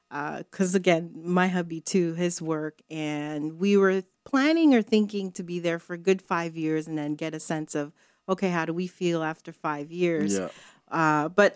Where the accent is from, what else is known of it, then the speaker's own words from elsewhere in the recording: Montreal, Quebec, Canada; also born or lived in Toronto; For me, that was strange coming from growing up in big cities. Like I grew up in Montreal and Toronto.